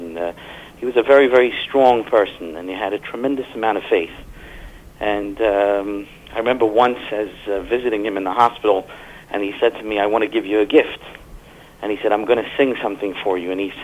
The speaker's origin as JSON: {"language": "English", "country": "South Africa", "tie": "born or raised there", "also_born_or_lived": "Liverpool, England", "said": "So I was born in England, in Liverpool, England, and as a young fellow, I moved to South Africa."}